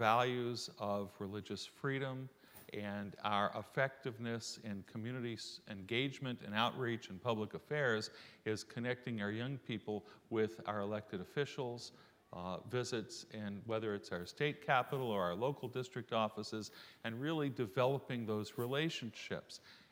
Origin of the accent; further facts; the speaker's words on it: New York, United States; You can't tell? I'm a New Yorker.